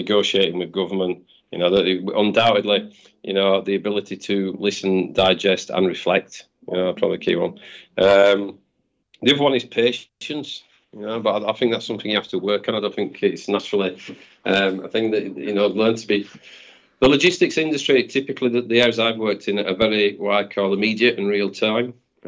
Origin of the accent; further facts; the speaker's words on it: Brighouse, Yorkshire and the Humber, United Kingdom; Brighouse, which is my hometown in West Yorkshire.